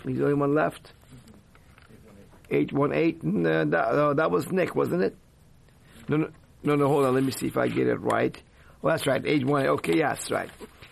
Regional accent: Iran; I never imagined I'd be doing that when I was growing up in Iran, you know, back in 1960s and 70s.

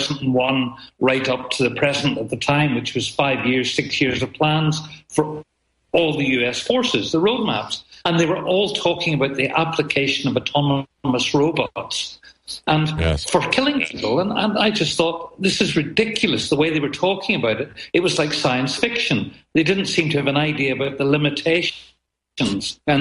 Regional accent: Northern Ireland, United Kingdom; because I'm from Northern Ireland and we know about bomb disposal.

